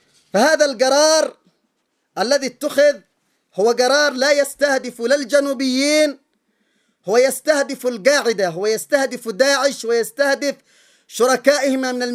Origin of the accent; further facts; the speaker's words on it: Yemen; وكان يفترض أن نعتبر قبل أن نكون عبرة كيمنيين لشعوب أخرى.